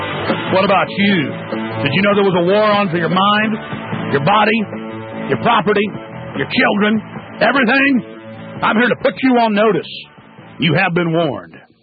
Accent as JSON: {"language": "English", "region": "Texas", "country": "United States", "tie": "born there", "said": "I mean, I'm thank God I was born in Texas."}